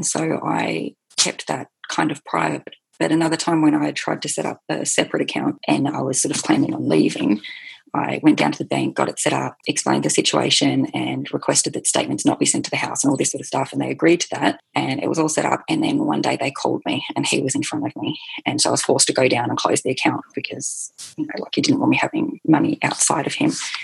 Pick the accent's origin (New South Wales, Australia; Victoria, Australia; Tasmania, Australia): Tasmania, Australia; Hobart; I was raised in a strict religion and I was originally from Hobart, so southern Tassie, and Tassie was a little bit more like a 1950s upbringing is what I think I had